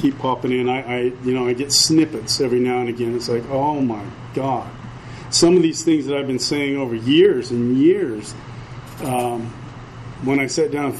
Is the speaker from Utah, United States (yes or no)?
yes; Salt Lake City, Utah, United States; I was born in Salt Lake City, Utah. Spent my first 37 years there, some of them as a Mormon.